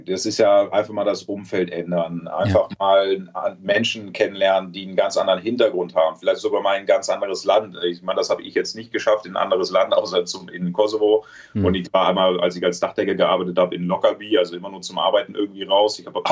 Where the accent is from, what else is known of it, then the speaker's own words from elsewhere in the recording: Trier, Rhineland-Palatinate, Germany; moved away as an adult; ich bin jetzt 37, habe das sehr kompakt alles reingepackt. Aber das war natürlich, ich bin mit 18 bin ich ja aus Trier, aus meiner Heimat raus, erstmal zur Bundeswehr